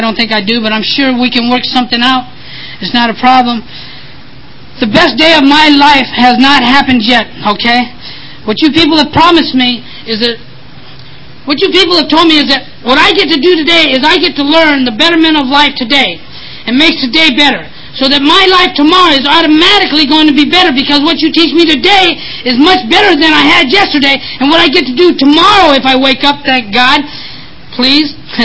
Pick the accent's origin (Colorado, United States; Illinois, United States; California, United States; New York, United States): California, United States; Vallejo; For me to walk down the streets of Vallejo, California, my hometown, clean and sober, going to an A&A meeting